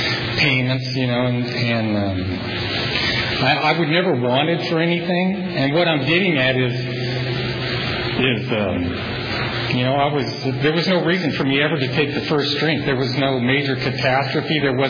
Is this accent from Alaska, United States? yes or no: no; Visalia, California, United States; I grew up in Visalia. I went to Redwood High School. My dad worked for the city of Visalia in parks and recreation